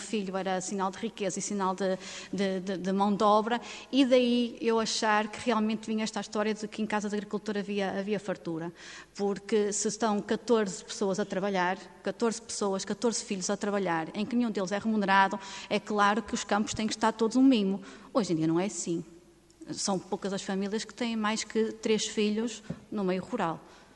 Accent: Norte, Portugal; E eu sou nortenha, de buço na venta, como se costuma dizer, e a verdade. Eu sou filha de pessoas que fizeram o seu êxodo rural.

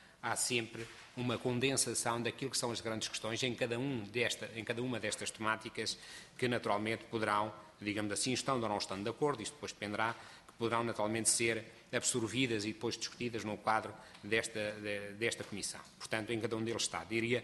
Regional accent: Portugal; como português

